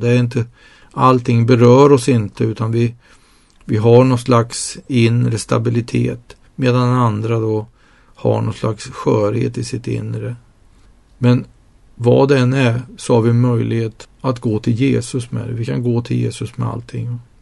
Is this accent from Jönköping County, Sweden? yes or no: no; Nyköping, Södermanland, Sweden; Jag kommer ju från Nyköping. Det är en väldigt fin stad.